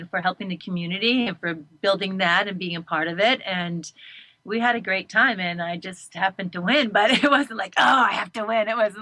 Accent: North Vancouver, British Columbia, Canada; I was raised in North Vancouver, and, you know, I was usually always overdressed

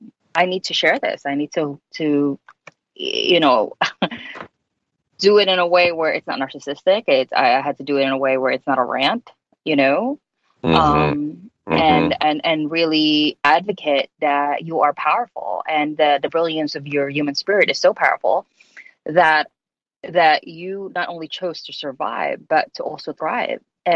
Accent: Philippines; now in United States; but even more so to me in the Philippines, growing up in the Philippines, women are supposed to be subservient to men and, you know, all of that. And so when I migrated to the U.S., I recognized the freedom and the ability of my gender here

